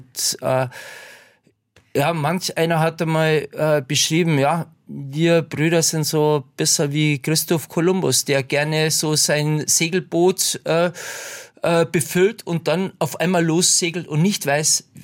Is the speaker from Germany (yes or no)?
yes; Bavaria, Germany; Ja, für mich ist als Bayer das erste Mal, dass ich jetzt da bin bei euch